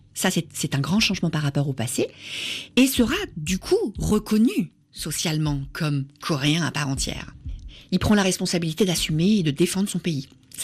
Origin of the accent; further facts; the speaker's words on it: France; now in South Korea; En plus, je suis française d'origine, donc les gens disent, elle est française